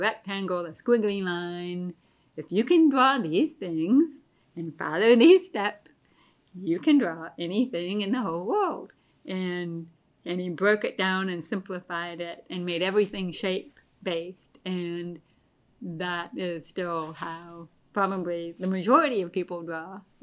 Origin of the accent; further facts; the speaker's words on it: Virginia, United States; I come from Virginia. I was born in Virginia, raised in Virginia, and was only away from Virginia for 3 years for graduate school in Ohio.